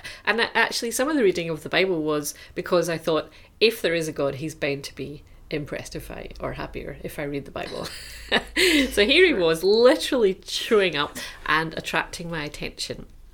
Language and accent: English; Paisley, Scotland, United Kingdom; I'm from Scotland. So I was born and brought up in a big town called Paisley, next to Glasgow, in Scotland.